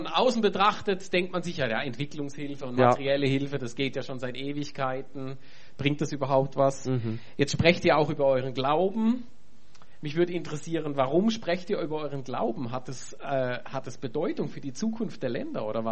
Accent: Germany; born there; Aber ich bin ja Deutscher, der gebürtiger Deutscher.

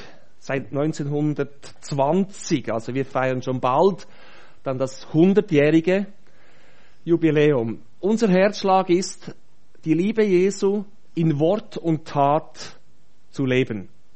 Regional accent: Wynau, Bern, Switzerland; Ich komme aus dem Oberaargau, aus Wienau. Das ist das letzte Dorf im Kanton Bern.

